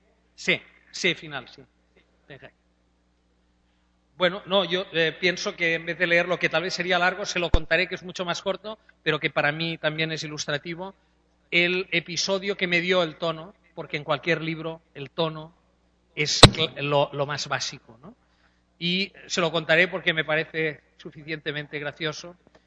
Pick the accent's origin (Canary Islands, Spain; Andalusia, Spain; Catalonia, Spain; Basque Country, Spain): Catalonia, Spain; Barcelona; accent: Catalan; Ella ya pilló que mi acento era raro, catalano, sí, sí, ah, de Barcelona